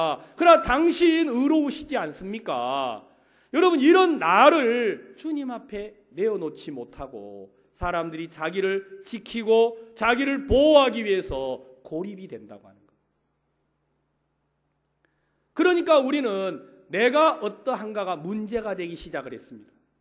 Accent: South Korea; now in Paraguay; 저는 한국에서 왔습니다.

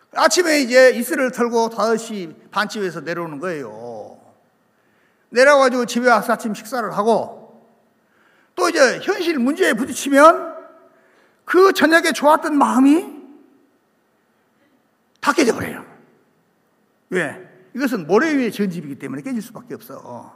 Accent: Gwangju, South Korea; 우리 집사람 경상도 상주 사람이고 난 전라도 광주 사람인데

